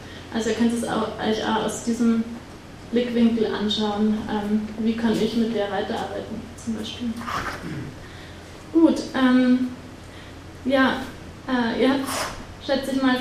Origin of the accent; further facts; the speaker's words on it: Freilassing, Bavaria, Germany; now in Vienna, Austria; Ihr hört, ich bin eigentlich nicht aus Wien, ich bin aus Freilassing.